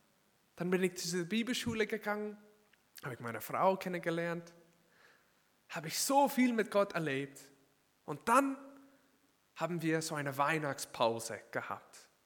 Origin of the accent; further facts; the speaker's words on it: United States; moved away as an adult; Für die, die es noch nicht wissen, ich komme aus den USA und ich erinnere mich, als ich 19 Jahre alt war, bin ich nach England gegangen